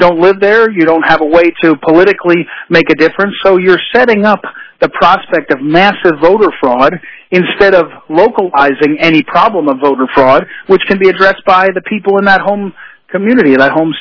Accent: Missouri, United States; if you're living in a state like I'm from Missouri

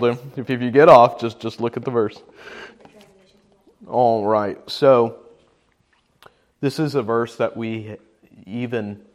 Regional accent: the South, United States; growing up in the South, we heard it in a Sunday school somewhere

